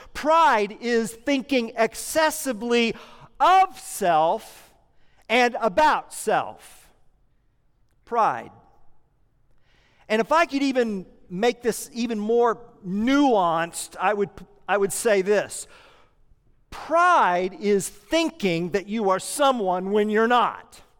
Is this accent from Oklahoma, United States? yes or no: yes; Tulsa, Oklahoma, United States; born there; I was born in Tulsa, Oklahoma.